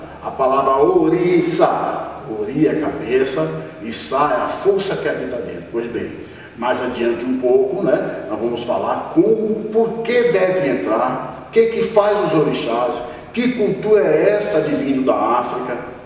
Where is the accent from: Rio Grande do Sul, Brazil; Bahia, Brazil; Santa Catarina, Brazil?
Bahia, Brazil; Sou filho da Bahia, sou baiano, né? De pai, de mãe, de família.